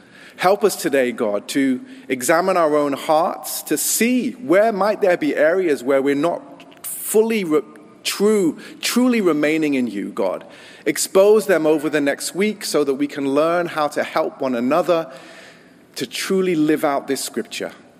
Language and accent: English; United States; now in London, United Kingdom; even though I don't sound like it, I am American.